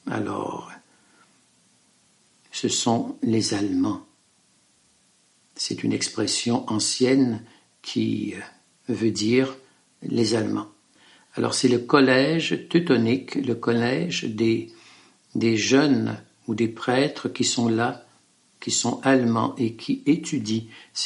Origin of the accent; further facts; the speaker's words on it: Quebec, Canada; alors on lui dit qu'on vient du Canada, précisément du Québec.